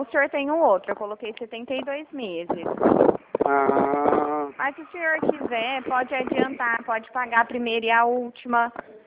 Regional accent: Bebedouro, São Paulo, Brazil; Eu sou aqui de Bebedouro.

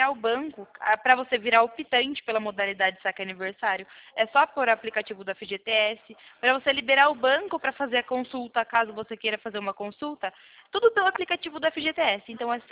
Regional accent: São Paulo, Brazil; Eu sou do interior de São Paulo.

